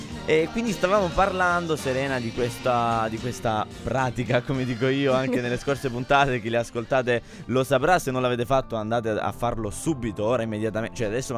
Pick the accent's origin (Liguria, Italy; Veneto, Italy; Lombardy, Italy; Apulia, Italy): Apulia, Italy; Cioè io sono pugliese, capito?